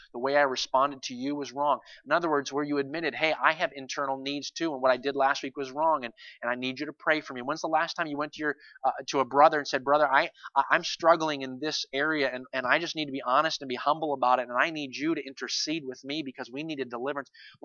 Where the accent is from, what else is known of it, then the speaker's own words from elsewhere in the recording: Maine, United States; Now, I understand that we're in Maine and I grew up in Maine